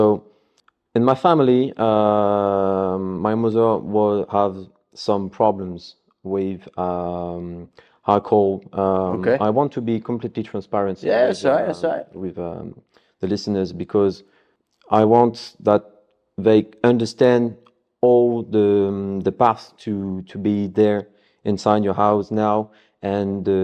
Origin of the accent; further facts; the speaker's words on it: Paris, Île-de-France, France; English is a second language; So I'm living in from Paris.